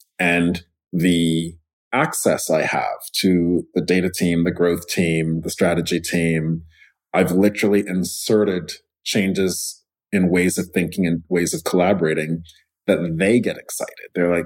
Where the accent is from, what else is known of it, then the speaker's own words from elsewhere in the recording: Montreal, Quebec, Canada; Because I grew up in Montreal, if I listen, I have to concentrate more when I'm listening to someone speaking in French